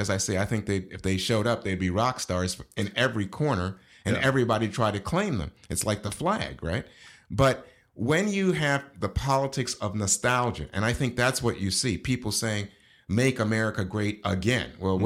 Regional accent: Brooklyn, New York, United States; also born or lived in Panama; My mom and dad. Well, it's my mom who brought three kids to Brooklyn when I was just 4 years old. But my dad was born in Jamaica.

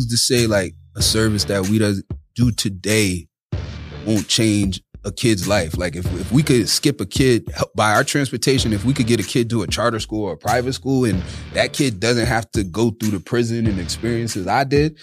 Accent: Bronx, New York, United States; also born or lived in Manhattan; So I'm originally from the Bronx. I was in between the Bronx and Manhattan. My father's Manhattan. My mom was in the Bronx. Lived down there for about 9 years. Lived in Tracy Towers.

